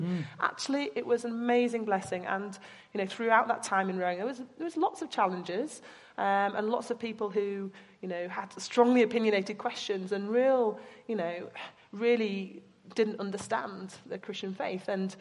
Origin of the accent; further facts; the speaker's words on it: Yorkshire and the Humber, United Kingdom; I was a new girl, I was from Yorkshire, everyone else was from the London area.